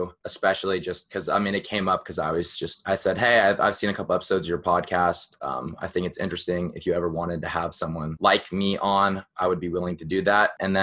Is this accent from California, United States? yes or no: yes; San Francisco, California, United States; born there; also born or lived in Portland / Utah / Italy; I was born in San Francisco, I moved to Portland, I lived in Utah, then I lived to Italy, and then I moved back to Portland.